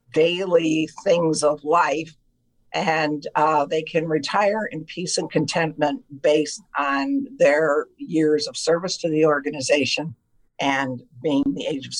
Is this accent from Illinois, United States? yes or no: yes; Illinois, United States; I know as a child growing up in McHenry County